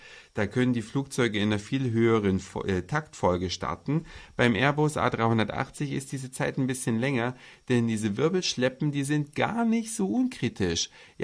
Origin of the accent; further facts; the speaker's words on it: Hamburg, Germany; so als Hamburger